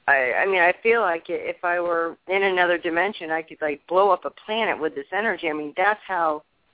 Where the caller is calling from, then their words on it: Tampa, Florida, United States; I'm actually in Tampa.